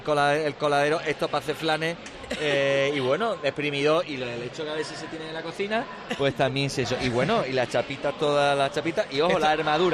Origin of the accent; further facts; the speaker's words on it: Andalusia, Spain; accent: Andalusian; reivindicamos desde aquí nuestro acento, nuestra manera de vivir, la necesidad de lucha, que hay muchas cosas pendientes en Andalucía, en Cádiz